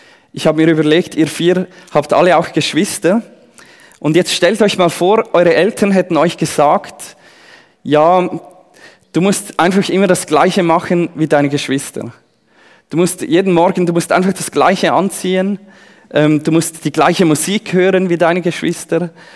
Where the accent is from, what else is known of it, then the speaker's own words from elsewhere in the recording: Switzerland; bei uns in der Schweiz